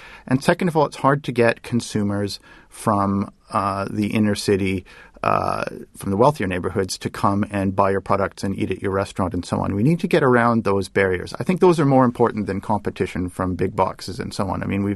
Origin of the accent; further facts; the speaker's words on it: Toronto, Ontario, Canada; when I grew up in Toronto, I certainly was surrounded by Chinese and Portuguese and Italians using this cheap housing stock as a place to start businesses and so on.